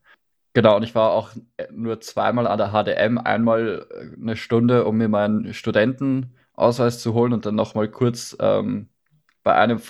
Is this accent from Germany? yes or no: no; Lower Austria, Austria; Ich komme aus dem sonnigen, aktuell verschneiten Österreich, Niederösterreich, um genau zu sein. Den Ort kennt selbst in Österreich keiner. Das ist das schöne Diepholz mit knapp 100 Einwohnern. Also ich komme eher aus der dörflichen Gegend.